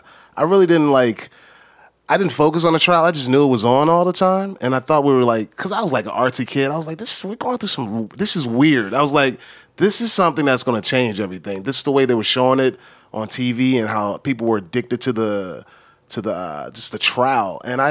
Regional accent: Newport News, Virginia, United States; I grew up in Virginia. I grew up in Newport News, Virginia. I grew up in the same town as Michael Vick and Allen Iverson, if that puts anything on where I grew up at.

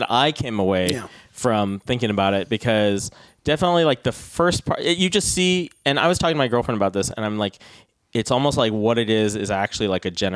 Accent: California, United States; I'm from the Bay Area, so like when that stuff went down in Berkeley

